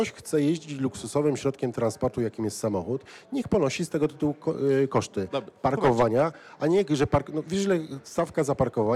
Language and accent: Polish; Łódź, Łódź Voivodeship, Poland; ja jestem z Łodzi, miasta troszkę mniejszego i bardziej kompaktowego